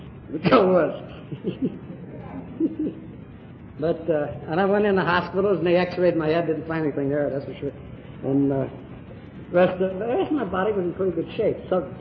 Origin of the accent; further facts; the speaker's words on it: St. Louis, Missouri, United States; And I went back to St. Louis, my hometown.